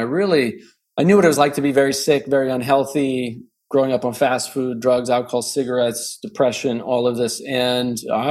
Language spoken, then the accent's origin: English; Bozeman, Montana, United States; moved away as an adult; I grew up in Bozeman, Montana, and lived there until I was about 18.